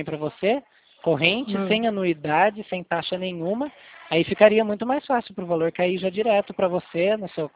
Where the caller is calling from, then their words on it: São Paulo, Brazil; Mas eu falo de São Paulo, né?